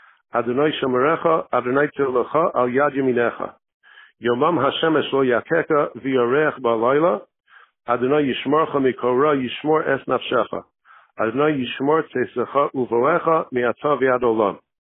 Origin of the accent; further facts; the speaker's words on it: Skokie, Illinois, United States; I'm actually born and bred in Skokie. So I have a unique perspective. It's a Skokie is a suburb just north of Chicago. It's a wonderful community, a very warm community.